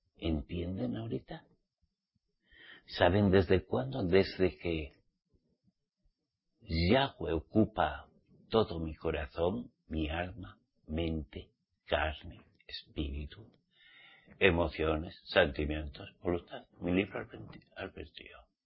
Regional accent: Basque Country, Spain; born there; yo soy español, nací al menos mi papá y mi mamá, me dieron a luz en el País Vasco.

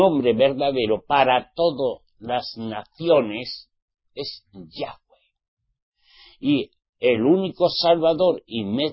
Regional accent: Spain; soy español

